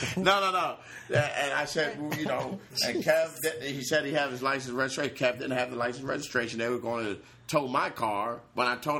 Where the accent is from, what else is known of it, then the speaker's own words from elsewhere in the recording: Philadelphia, Pennsylvania, United States; That's how we were raised in Philly.